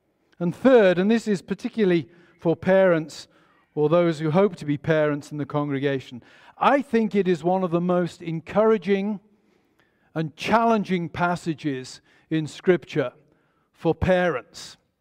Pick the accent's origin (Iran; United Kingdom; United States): United Kingdom; England; I was educated in the 1970s and 80s as an English grammar school boy.